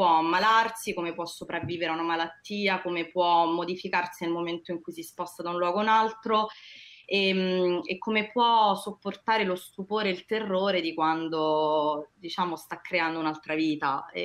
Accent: Lazio, Italy; accent: Roman; Io a volte dico che mi sento più sarda che romana, ma ovviamente non è così perché ho l'accento romanissimo

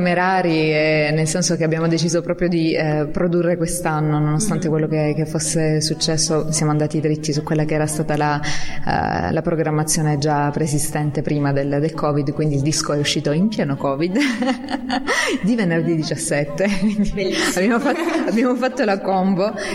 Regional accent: Apulia, Italy; also born or lived in Paris, France / Brussels, Belgium; siamo pugliesi, e si è creato poi in viaggio perché ci siamo trasferiti a Parigi

